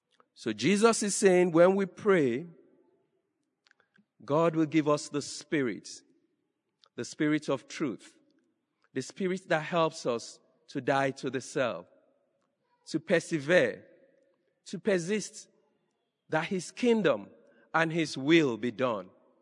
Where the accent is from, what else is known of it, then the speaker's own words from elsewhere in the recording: Nigeria; I come from Nigeria. I'm a Dominican working in the province of Nigeria and Ghana.